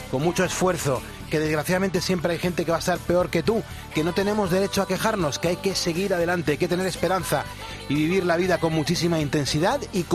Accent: Urías, Cantabria, Spain; now in Madrid, Spain; Hoy es fiesta en mi pueblo, claro, en Urías, en Cantabria.

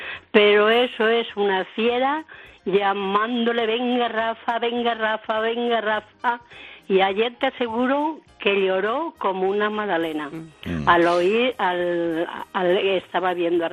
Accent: Honrubia, Castilla-La Mancha, Spain; De la provincia de Cuenca, de Honrubia.

